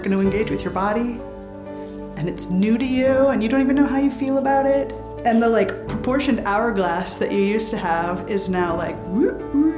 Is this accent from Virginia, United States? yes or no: no; South Dakota, United States; Growing up in South Dakota, you can imagine it's not the most fun place to figure out you're trans.